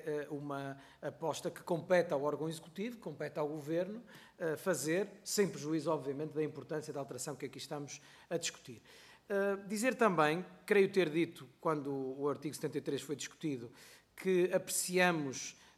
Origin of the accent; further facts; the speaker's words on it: Norte, Portugal; fomos leoneses durante 378 anos. Se nós somos portugueses há 895 anos